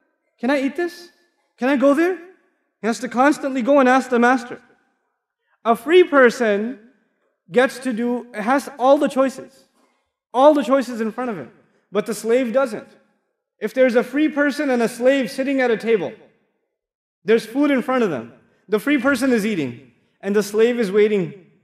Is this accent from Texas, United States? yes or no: yes; Texas, United States; I come from Texas. We are in the southern part of the United States, there are a lot of churches. It's called the Bible Belt.